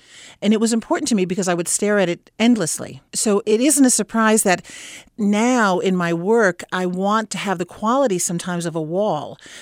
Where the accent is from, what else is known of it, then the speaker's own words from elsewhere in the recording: New York, United States; Well, you know, I grew up in New York in the Bronx in a tenement.